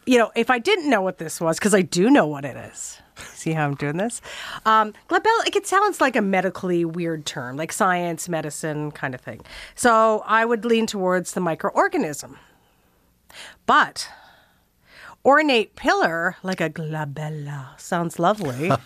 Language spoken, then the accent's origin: English; Saskatchewan, Canada; now in Toronto, Canada; although I'm from Saskatchewan and I live in Toronto and I love both these places